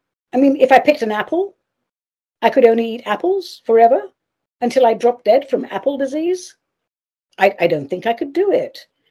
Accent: London, United Kingdom; or London, my hometown, and not tucking into a giant portion of fish and chips, or pie and mash with parsley sauce and chili oil

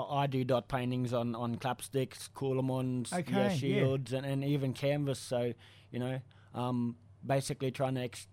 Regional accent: Gordonvale, Queensland, Australia; Yarrindjeri people raised me. I grew up in Gordonvale, been here 29 years.

